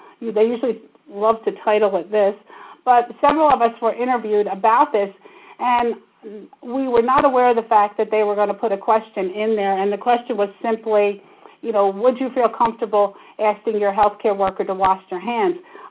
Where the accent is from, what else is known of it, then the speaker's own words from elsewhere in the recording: Pennsylvania, United States; I'm from Pennsylvania, where we probably were the first to really take an active role in this.